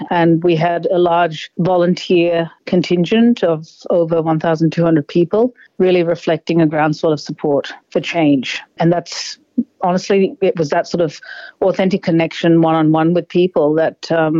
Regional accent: Australia; But I am an Australian, a proud Australian. And I think I represent very much the migrant story of Australia.

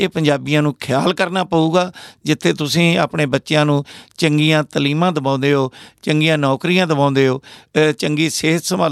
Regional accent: Badi, Punjab, India; ਬੜੀ ਮੇਰਾ ਪਿੰਡ ਹੈ ਸੰਗਰੂਰ ਜ਼ਿਲ੍ਹੇ 'ਚ

